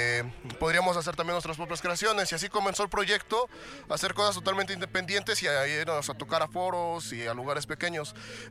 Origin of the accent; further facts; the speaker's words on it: Tepoztlán, Morelos, Mexico; que todos somos de aquí de Tepoztlán